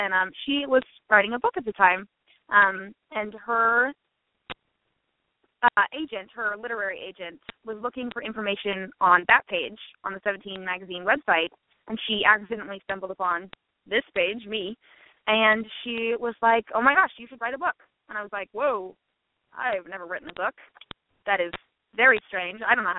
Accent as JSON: {"language": "English", "town": "Portland", "region": "Oregon", "country": "United States", "said": "I'm from Portland, Oregon, and we have Powell's here."}